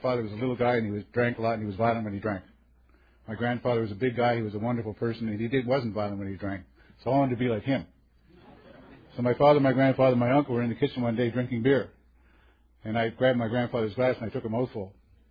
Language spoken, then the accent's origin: English; East Coast, Canada; I live on the East Coast. I keep forgetting, you know, we're from all over the world. I grew up on the East Coast of Canada.